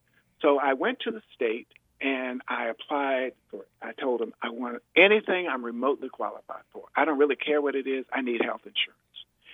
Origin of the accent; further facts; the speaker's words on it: Virginia, United States; That's the environment in which I was raised in the Northern Neck.